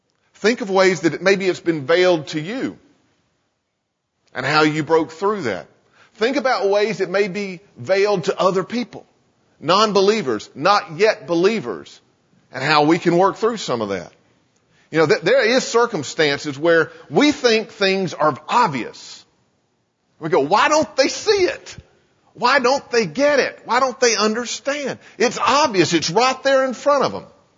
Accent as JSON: {"language": "English", "town": "Dana", "region": "North Carolina", "country": "United States", "tie": "born or raised there", "said": "I grew up in Dana, North Carolina, and going down Upward Road between where I lived and where I went to high school, and it was only about 3.5 miles, there were 11 churches on Upward Road."}